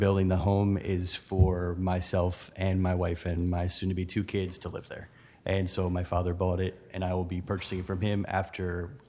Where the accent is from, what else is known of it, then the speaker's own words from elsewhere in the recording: Toms River, New Jersey, United States; now in Hershey, United States; I am not from Hershey. I'm from Toms River, New Jersey.